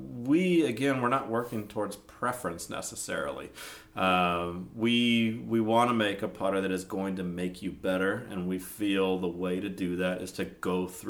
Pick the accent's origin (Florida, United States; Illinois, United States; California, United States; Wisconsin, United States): California, United States; Yeah, so I grew up in California, spent a long time there, probably 36 years, I guess.